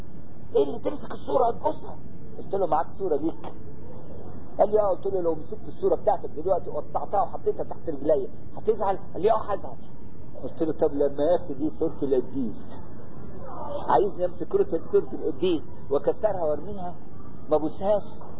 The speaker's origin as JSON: {"language": "Arabic", "country": "Egypt", "said": "عندنا في مصر"}